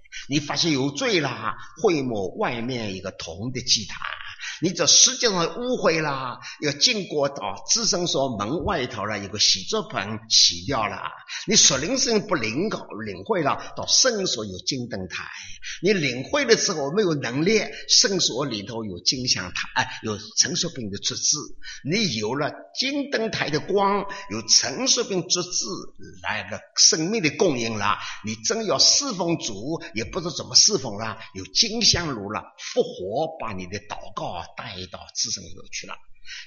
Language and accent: Chinese; China; 我说我是中国人，我们都是中国人